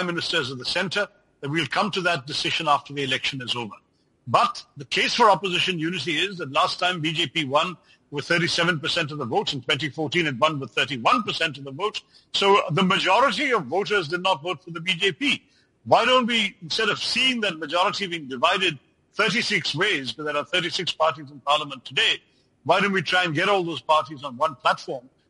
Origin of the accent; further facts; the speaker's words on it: India; it hurts me as an Indian Democrat